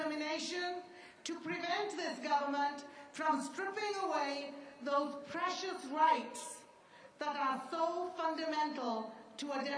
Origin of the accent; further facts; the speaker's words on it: British Columbia, Canada; We're our senior citizens. And we're British Columbians.